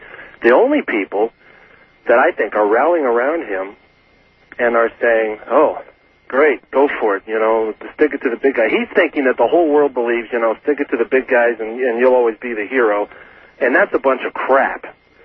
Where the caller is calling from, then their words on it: Fort Myers, Florida, United States; I'm calling from Fort Myers, Florida.